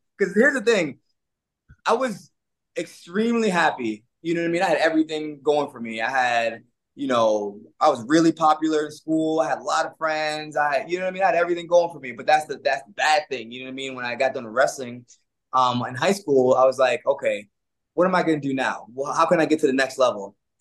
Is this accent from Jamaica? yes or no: yes; Jamaica; moved away; also born or lived in Brooklyn; born in Jamaica. I moved.